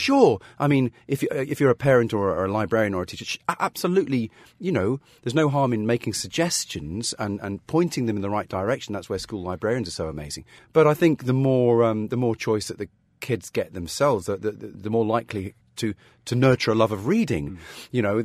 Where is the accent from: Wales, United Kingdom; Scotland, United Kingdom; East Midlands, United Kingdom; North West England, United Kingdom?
East Midlands, United Kingdom; Nottingham; I'm from Nottingham originally. So, and I sort of grew up in the sort of Nottinghamshire, Leicestershire borders.